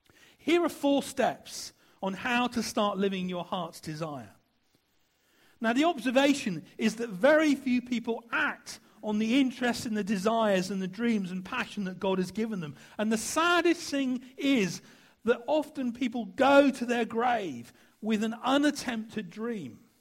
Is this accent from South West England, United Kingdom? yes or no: yes; Dorchester, South West England, United Kingdom; When I was growing up in Dorchester